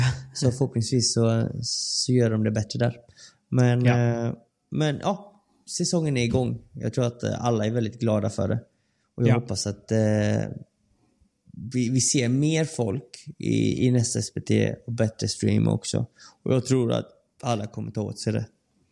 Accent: Sweden; Så vi är tre svenskar totalt som kommer in då i de första Premier Padel-tävlingarna.

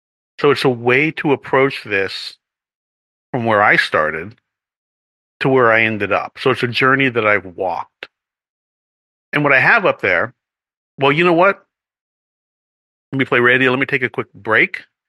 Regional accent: United States; I grew up in America, so there's some components of this being a Christian society.

